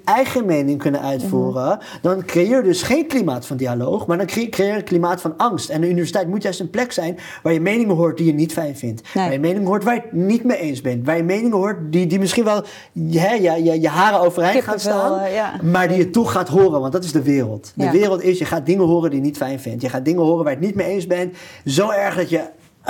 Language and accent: Dutch; Israel; Maar niemand weet dat ik uit Israël kom.